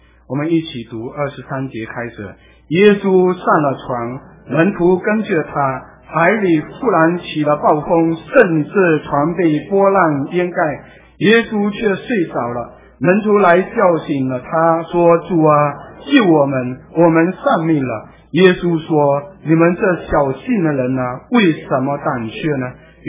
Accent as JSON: {"language": "Chinese", "country": "Malaysia", "said": "在公元差不多1915年到1925年之间，我们福州人从中国大陆去到南洋，去到我们那个地方马来西亚"}